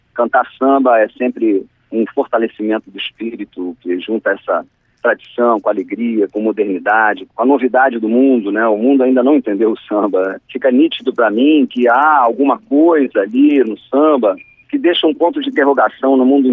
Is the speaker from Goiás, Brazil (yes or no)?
no; Rio de Janeiro, Brazil; Nasci no Rio de Janeiro, cresci no Rio de Janeiro. Aqui o samba é como se fosse o ritmo da cidade.